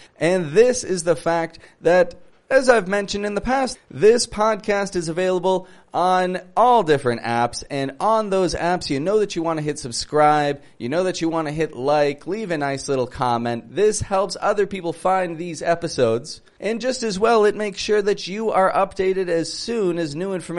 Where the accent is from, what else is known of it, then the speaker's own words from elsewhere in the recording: Toronto, Ontario, Canada; I'm from Toronto, from Canada